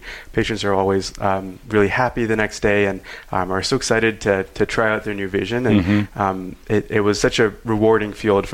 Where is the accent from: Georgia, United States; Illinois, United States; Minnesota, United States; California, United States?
Minnesota, United States; Yeah, so I'm from Minnesota originally.